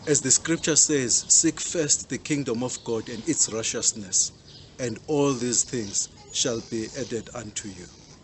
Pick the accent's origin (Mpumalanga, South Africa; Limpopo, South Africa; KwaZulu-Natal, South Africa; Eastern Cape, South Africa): Eastern Cape, South Africa; Bizana; I come from Mdikiso in Kantolo location in Bizana in the Eastern Cape.